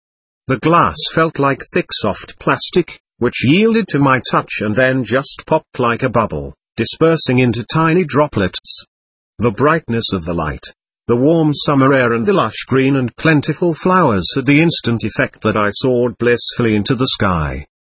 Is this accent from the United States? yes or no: no; Settrop, Germany; the open countryside near my hometown in Germany, a small village called Settrop.